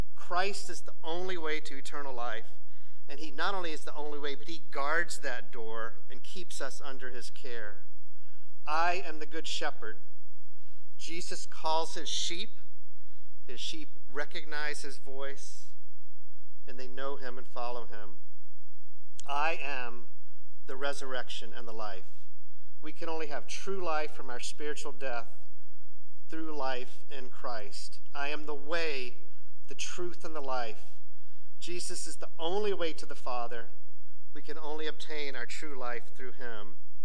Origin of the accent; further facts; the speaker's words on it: Atlanta, Georgia, United States; When I was a child growing up in Atlanta, our home, even though we weren't super well-to-do, my parents loved to have family over